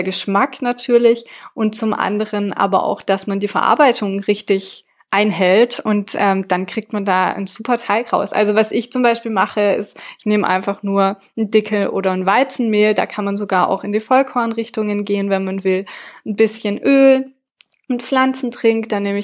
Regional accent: France; ich bin ja in Frankreich aufgewachsen

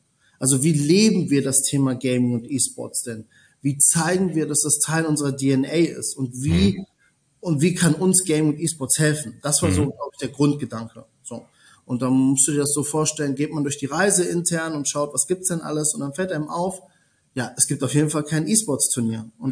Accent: Germany; also born or lived in Italy; wie man sagt, gebürtiger Italiener, in Deutschland aufgewachsen.

